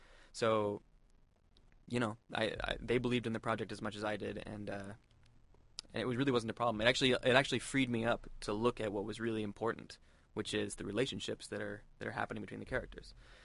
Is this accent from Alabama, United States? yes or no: no; New Hampshire, United States; I'm from New Hampshire originally, nowhere to make a movie set in Iraq in New Hampshire, so...